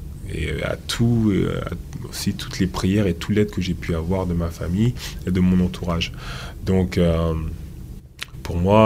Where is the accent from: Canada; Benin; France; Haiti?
Benin; Je suis béninois. Hein, mon père est béninois.